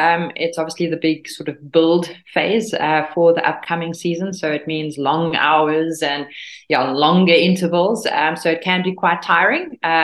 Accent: South Africa; now in Girona, Spain; Yeah, so exactly. I'm South African.

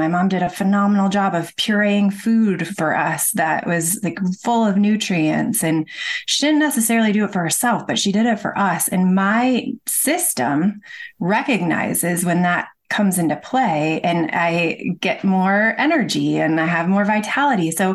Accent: Midwest, United States; growing up in the Midwest and not feeling fully aligned there, just feeling like there was a different way.

